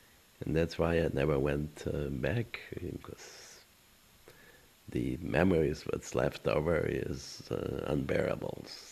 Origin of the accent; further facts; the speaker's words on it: Slonim, Grodno Region, Belarus; Well, when I came to my hometown in Slonim, I stayed there with only a few hours